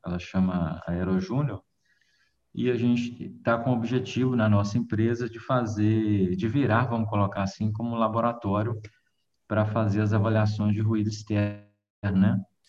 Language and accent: Portuguese; Tocantins, Minas Gerais, Brazil; Sou da cidade de Tocantins, Minas Gerais, na zona da Mata, na Mineira